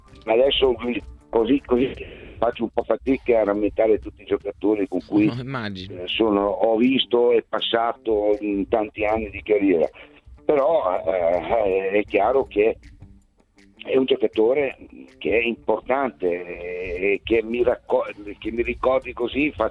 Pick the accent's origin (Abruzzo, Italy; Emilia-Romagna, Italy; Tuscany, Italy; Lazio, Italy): Emilia-Romagna, Italy; Ferrara; sono di Ferrara e aveva già qualità importanti il ragazzo